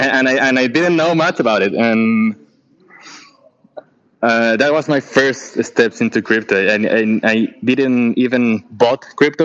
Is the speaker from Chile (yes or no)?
yes; Chile; But I can talk about Chile. I'm from Chile, uh-huh.